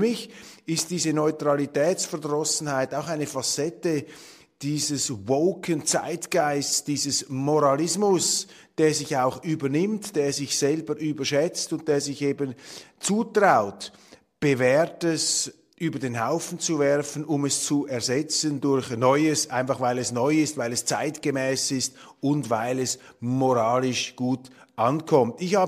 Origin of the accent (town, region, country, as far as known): Switzerland